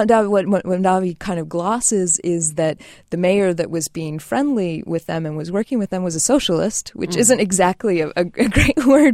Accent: United States; growing up, spending a lot of time in France and, you know, people not necessarily knowing that I'm American

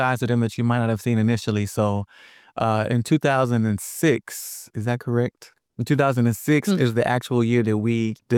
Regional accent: Chicago, Illinois, United States; born there; I was born in Chicago, raised by a single mother, and my roots with music started in the church, my grandmother's church.

